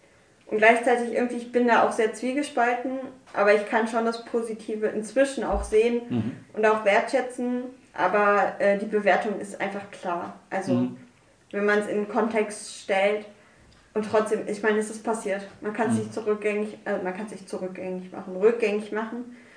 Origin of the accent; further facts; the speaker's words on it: Bonn, North Rhine-Westphalia, Germany; Also hier, die Anreise ist 7, 8 Stunden. Ich komme aus Bonn.